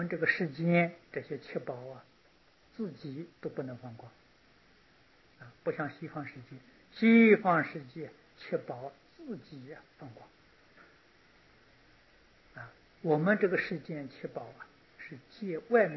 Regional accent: China; 我们中国人讲善恶，印度人讲白法黑法，用黑白代表善恶。

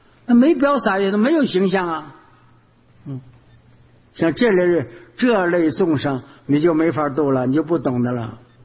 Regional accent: Heilongjiang, China; 像我们黑龙江人，东北的

